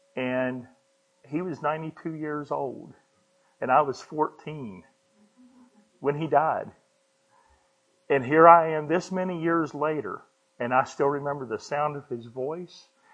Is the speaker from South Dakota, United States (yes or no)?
no; Maryland, United States; I'm not from Oklahoma. I'm from Maryland. A little country church. My dad was a preacher. All of his friends were preachers. Little small church.